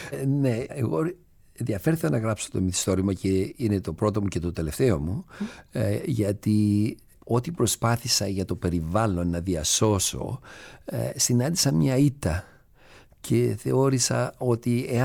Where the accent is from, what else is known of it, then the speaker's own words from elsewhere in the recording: Ithaca, Ionian Islands, Greece; Στην Ιθάκη βέβαια είναι ο τόπος μου